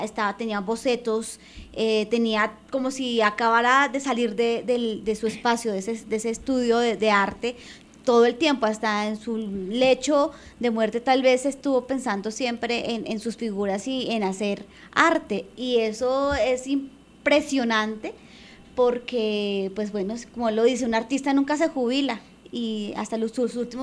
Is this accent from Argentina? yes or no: no; Colombia; para uno sentirse orgulloso como colombiano por este gran artista